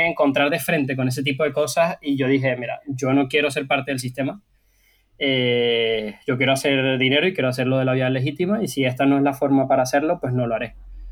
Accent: Venezuela; yo vengo de Venezuela, sabemos cómo están las cosas allá

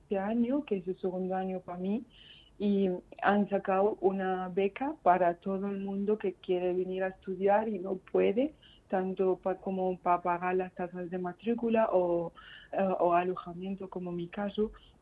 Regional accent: Iraq; Spanish is a second language; moved away as an adult; now in Spain; Sí, yo estaba estudiando en mi país farmacia, en Irak. Estaba en el segundo curso, pero por la situación he tenido que dejarlo y al llegar a España

